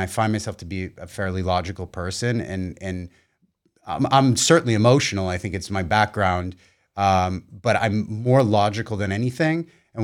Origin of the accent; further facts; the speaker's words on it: Boston, Massachusetts, United States; You know, I grew up in Boston and I will take a bullet for my family